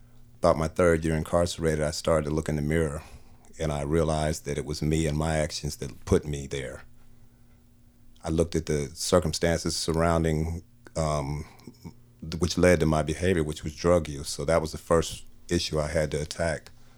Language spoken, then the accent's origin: English; Seattle, Washington, United States; I was brought up in Seattle primarily. I've lived in Seattle for the last 35 years.